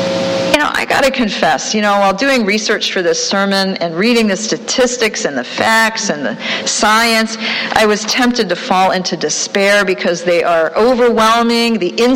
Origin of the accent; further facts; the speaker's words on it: Ohio, United States; In my home state of Ohio